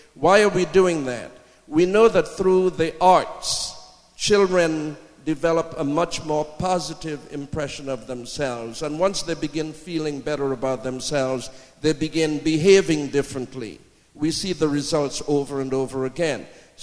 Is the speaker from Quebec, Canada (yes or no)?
no; Scarborough, Ontario, Canada; I am an Easterner. I come from Scarborough.